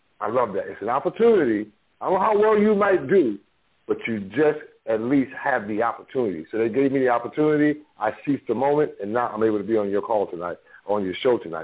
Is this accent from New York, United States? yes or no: yes; Bronx, New York, United States; I'm from the Bronx, New York, raised up poor, mom, seven kids on welfare.